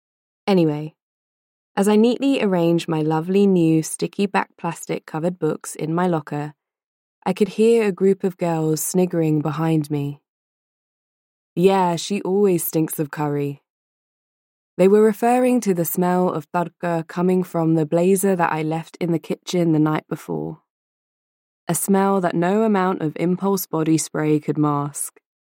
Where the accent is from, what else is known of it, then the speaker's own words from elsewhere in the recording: London, United Kingdom; My family and I grew up in East London